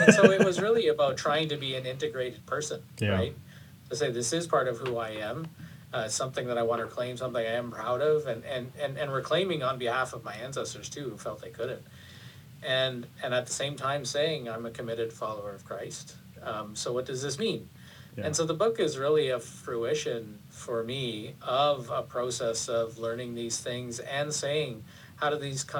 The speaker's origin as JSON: {"language": "English", "country": "Canada", "said": "For me as a Canadian"}